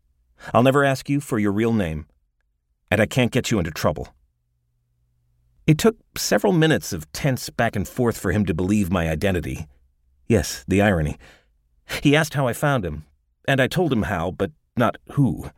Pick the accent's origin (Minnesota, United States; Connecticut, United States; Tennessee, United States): Minnesota, United States; Minneapolis; I recognized his area code as one from my hometown, Minneapolis, but phone numbers can be faked.